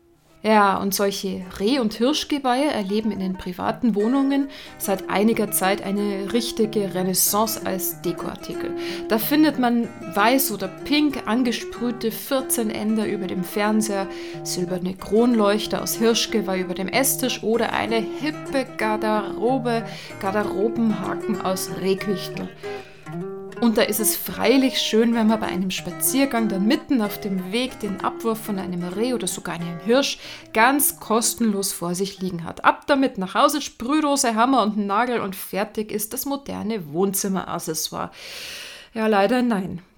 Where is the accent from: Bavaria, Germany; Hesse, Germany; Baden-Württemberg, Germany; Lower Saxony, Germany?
Bavaria, Germany; ich komme aus Bayern, deswegen immer die bayerischen Beispiele.